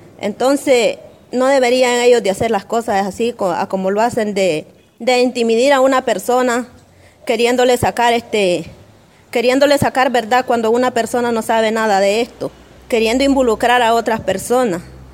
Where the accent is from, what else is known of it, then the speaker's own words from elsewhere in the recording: Punta Gorda, South Caribbean Coast Autonomous Region, Nicaragua; vengo de Punta Gorda.